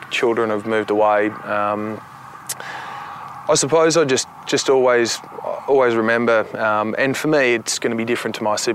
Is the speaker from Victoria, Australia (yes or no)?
no; Finley, New South Wales, Australia; It's growing up in Finlay and in my family environment was really special.